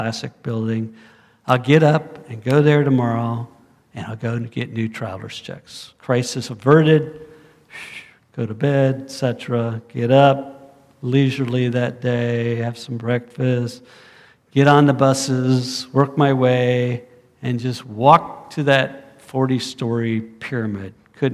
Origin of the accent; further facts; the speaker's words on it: Riviera Beach, Florida, United States; And I came from Riviera Beach, which is now very sketchy